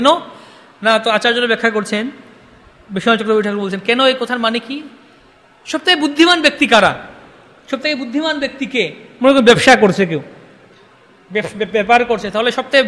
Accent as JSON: {"language": "Bangla", "town": "Kolkata", "region": "West Bengal", "country": "India", "tie": "born or raised there", "said": "আমি ক্যালকাটা বয়ে, আমি কলকাতার ছেলে, আমাকে ঠকাতে পারবে না"}